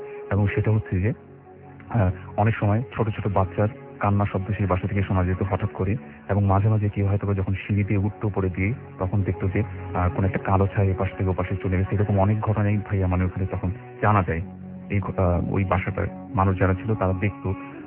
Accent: Dhaka, Dhaka Division, Bangladesh; পুরান ঢাকা থেকে এসেছি।

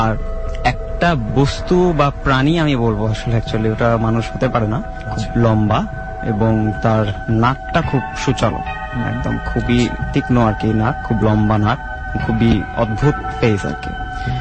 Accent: Dhaka, Dhaka Division, Bangladesh; আমরা পুরান ঢাকা স্থানীয়, সেখান থেকে আমাদের স্টাডি এবং আব্বু আম্মুর জবের কারণে আমরা শিফট হই ধানমন্ডিতে।

